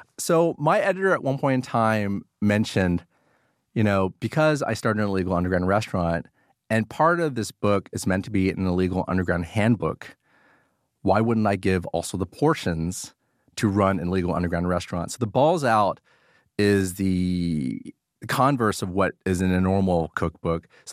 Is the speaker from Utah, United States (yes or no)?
no; Dallas, Texas, United States; how arrogant I was as an American kid who happened to be Vietnamese, that happened to have parents that escaped the Vietnam War at the end of the war to afford me a better life in Dallas, Texas.